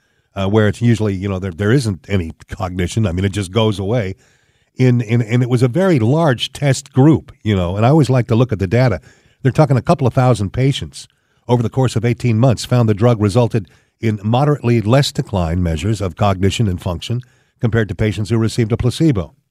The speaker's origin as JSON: {"language": "English", "region": "California", "country": "United States", "tie": "born or raised there", "said": "that I'm from California. I'm a native Californian"}